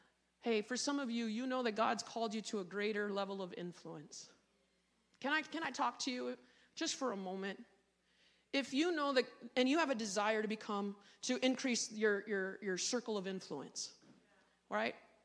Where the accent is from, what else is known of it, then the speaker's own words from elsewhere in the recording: United States; even though as an American, my deeply ingrained in me to be independent